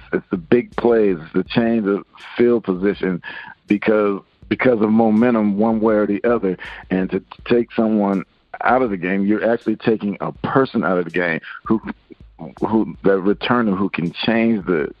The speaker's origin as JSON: {"language": "English", "town": "Seattle", "region": "Washington", "country": "United States", "also_born_or_lived": "Virginia", "said": "Well, I'm originally from Seattle. My dad finished with the Redskins, and so I moved to Virginia."}